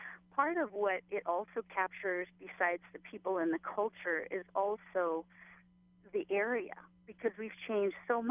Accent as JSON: {"language": "English", "town": "Boston", "region": "Massachusetts", "country": "United States", "tie": "born or raised there", "lives_now": "Koloa, United States", "said": "Actually, I did not, but I grew up in Boston."}